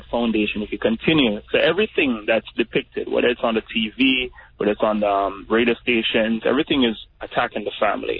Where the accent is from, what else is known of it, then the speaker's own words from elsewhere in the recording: Jamaica; now in South Florida, United States; Being Jamaican, you see the same thing happening in low-income communities.